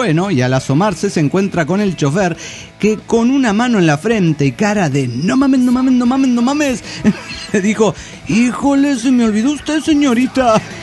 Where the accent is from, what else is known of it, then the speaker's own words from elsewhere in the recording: Culiacán, Sinaloa, Mexico; de Culichi.